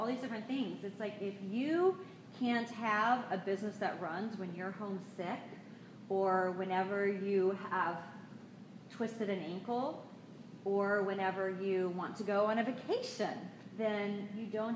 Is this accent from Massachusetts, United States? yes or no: no; Oklahoma, United States; You know, I'm originally from Oklahoma, and I've lived in the area for 20 years